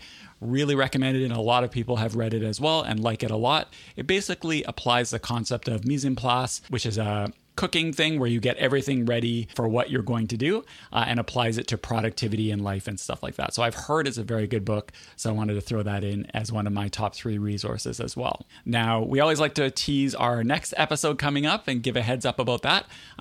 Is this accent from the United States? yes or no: no; Canada; Being Canadian